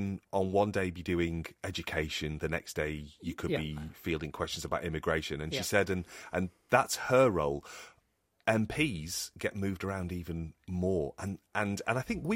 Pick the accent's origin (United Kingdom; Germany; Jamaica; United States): United Kingdom; England; It's like, except I'm English, so come on.